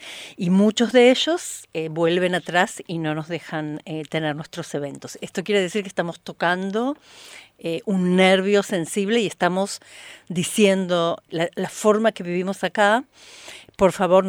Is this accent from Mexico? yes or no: no; Israel; Spanish is a second language; israelí, nosotros trabajamos para un cambio de conciencia de la sociedad israelí